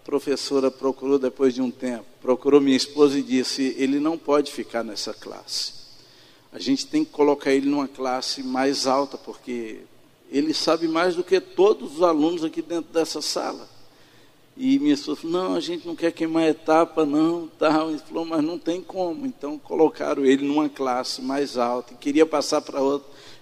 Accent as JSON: {"language": "Portuguese", "town": "Porto Seguro", "region": "Bahia", "country": "Brazil", "said": "Eu sou lá do interior da Bahia, em Porto Seguro"}